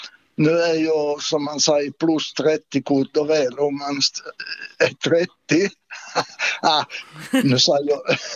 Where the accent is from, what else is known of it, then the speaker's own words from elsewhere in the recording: Finland; now in Sweden; för jag kom upp från Finland som man säger